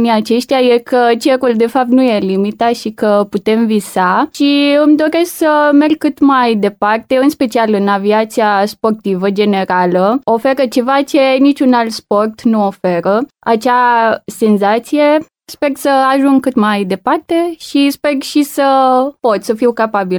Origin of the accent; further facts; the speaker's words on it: Caransebeș, Caraș-Severin, Romania; sunt din Caransebeș, am 22 de ani.